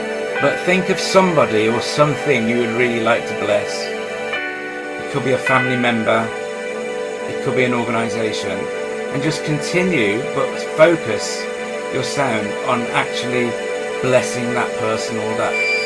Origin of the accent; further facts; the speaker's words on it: England, United Kingdom; And as English people particularly, we're very good at the first and singing hymns and psalms and choruses and great songs.